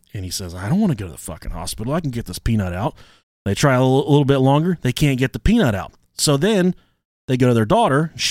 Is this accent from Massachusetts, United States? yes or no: yes; Boston, Massachusetts, United States; accent: Boston; I don't know if I have a good Boston accent or not. We're from Boston, you bastards.